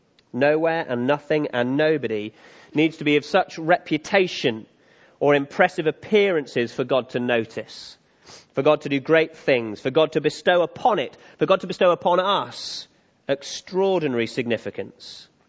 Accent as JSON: {"language": "English", "region": "North West England", "country": "United Kingdom", "said": "I'm also from Cheshire, so I've been to Sandbach."}